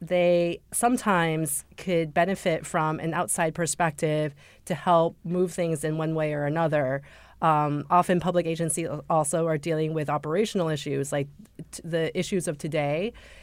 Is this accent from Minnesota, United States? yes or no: no; Syracuse, New York, United States; I grew up in Syracuse, so I'm really excited to see what has happened in Rochester since I last visited.